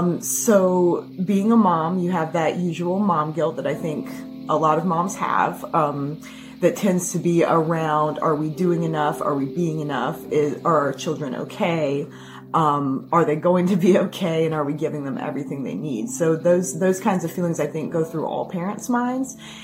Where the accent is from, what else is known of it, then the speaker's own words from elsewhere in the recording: the South, United States; I'm from the South. I'm from a small rural area.